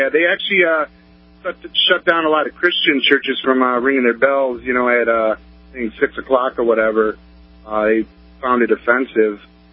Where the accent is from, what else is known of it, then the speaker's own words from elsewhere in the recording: Toledo, Ohio, United States; Yeah, I'm from Toledo.